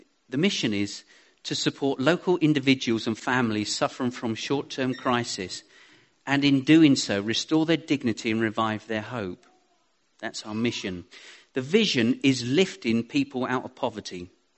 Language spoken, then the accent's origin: English; Haverhill, East of England, United Kingdom; I grew up in Haverhill. I played on that estate.